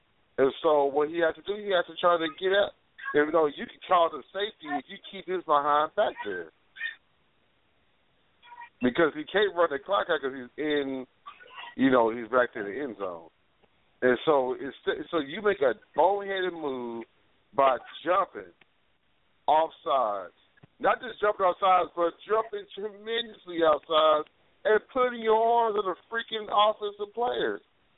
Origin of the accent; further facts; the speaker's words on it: East Coast, United States; I'm from the East Coast.